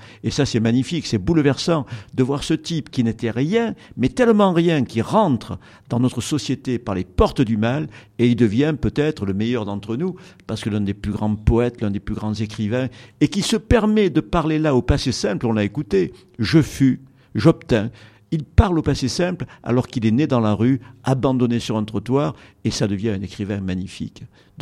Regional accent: Marseille, Provence-Alpes-Côte d'Azur, France; la cuisine où j'ai grandi, à Marseille

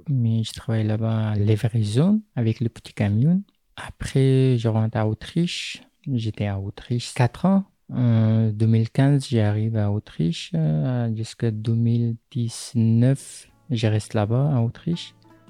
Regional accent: Afghanistan; also born or lived in Paris; now in Gap, France; je viens d'Afghanistan. Depuis 5 ans que j'habite en France, mais depuis un an que j'habite à Gap, j'étais avant à Paris.

